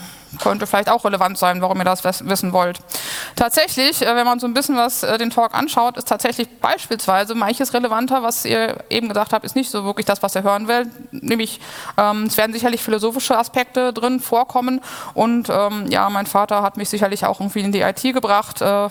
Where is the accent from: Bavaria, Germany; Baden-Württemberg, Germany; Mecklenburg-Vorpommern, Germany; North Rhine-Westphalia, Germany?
North Rhine-Westphalia, Germany; Cologne; born there; ich bin in Köln geboren